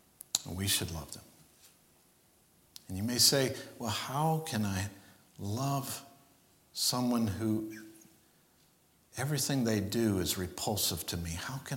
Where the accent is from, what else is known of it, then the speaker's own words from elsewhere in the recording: North Carolina, United States; when we meet people that know Asheville, we're like, well, we're from Inkakamler.